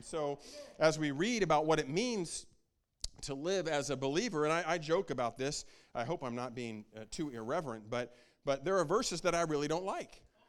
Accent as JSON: {"language": "English", "region": "Midwest", "country": "United States", "tie": "born or raised there", "said": "You know, I grew up in the Midwest, and we went to school in Chicago."}